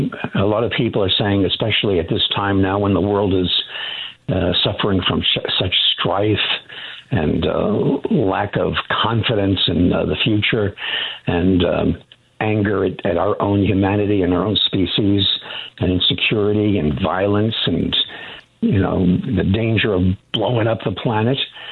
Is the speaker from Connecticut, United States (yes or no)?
no; Long Island, New York, United States; I grew up on Long Island, and it said, Russia wins the space race.